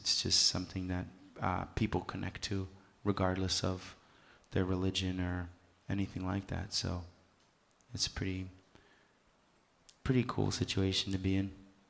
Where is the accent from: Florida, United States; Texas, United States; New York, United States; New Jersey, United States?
New York, United States; White Plains; I'm from White Plains, New York, pretty much. That's where I grew up most of my life.